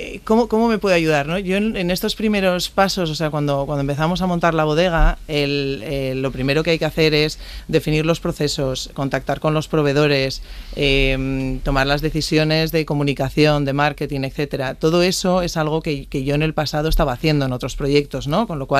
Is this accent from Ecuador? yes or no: no; La Rioja, Spain; acabo en La Rioja, ¿no? Que es mi tierra y que es una tierra que adoro. O sea, mi familia realmente es del norte. Mi padre es del País Vasco y mi madre es de Asturias.